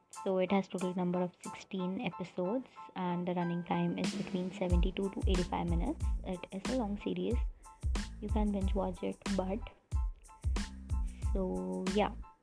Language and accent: English; India; So I'm an Indian brown girl reviewing K-dramas for you all.